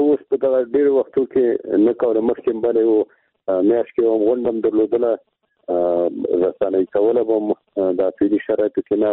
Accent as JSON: {"language": "Pashto", "country": "Afghanistan", "said": "او بل دا ده چې د افغانستان کښې باید موږ د افغانستان وګړي یو، موږ د افغانستان تابعیت تشکیله په جد کښې لرو"}